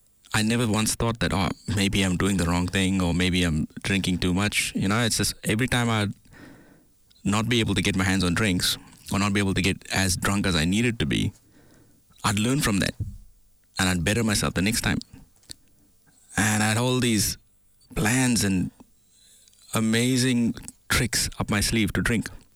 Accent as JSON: {"language": "English", "town": "Bangalore", "region": "Karnataka", "country": "India", "tie": "born or raised there", "said": "growing up in India, in Bangalore, it's also called the city of pubs"}